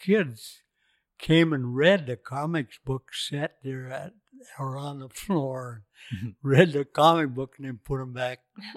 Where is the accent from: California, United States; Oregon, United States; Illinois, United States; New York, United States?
Oregon, United States; Astoria; Well, I grew up here in Astoria, just a few blocks across from the mill pond, actually. And went to school, Astor School, Astoria High in Oregon State.